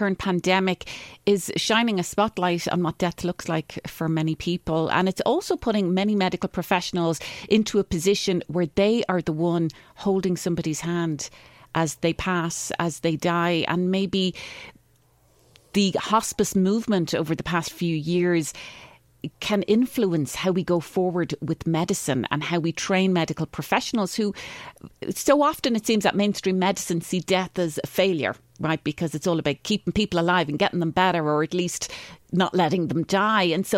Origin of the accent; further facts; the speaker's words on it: Ireland; accent: Irish; Very difficult word for me to say with my Irish accent, but that is what Kim does.